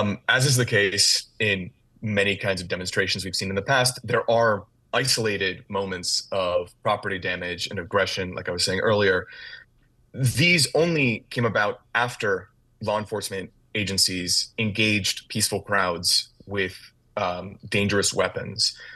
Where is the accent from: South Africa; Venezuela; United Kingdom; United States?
United States; Florida; I mean, I'm originally from Florida, so very concerning.